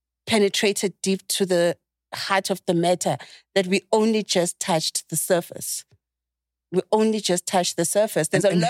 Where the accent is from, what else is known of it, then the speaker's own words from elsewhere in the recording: South Africa; I'm South African